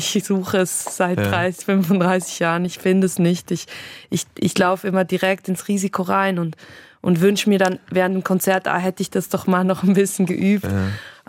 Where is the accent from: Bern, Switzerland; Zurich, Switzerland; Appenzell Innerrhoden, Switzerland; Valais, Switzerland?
Zurich, Switzerland; Und dann gehe ich nach Zürich, meine Heimatstadt.